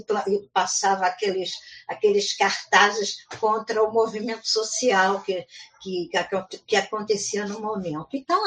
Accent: Brazil; porque nós brasileiros, a gente esquece que a gente é latino, né?

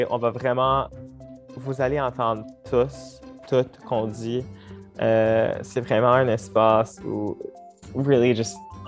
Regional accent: Alberta, Canada; now in Montréal, Canada; Malgré le fait que moi et Janie, on s'est rendus dans l'Est canadien, on est toujours des Franco-Canadiens de l'Ouest.

